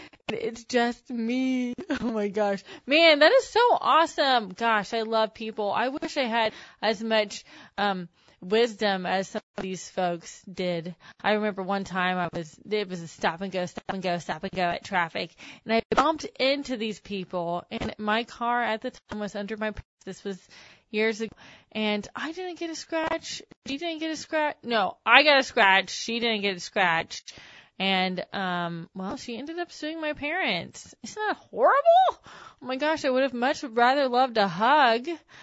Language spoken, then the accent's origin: English; Texas, United States; I'm from Texas, and I have a heavy right foot.